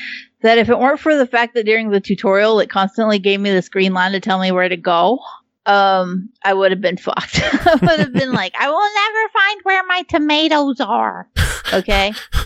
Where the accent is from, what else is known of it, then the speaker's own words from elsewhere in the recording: United States; born there; I don't know what a fucking gram is. I was born in America. Well, we don't do grams around these parts unless it's the meth kind.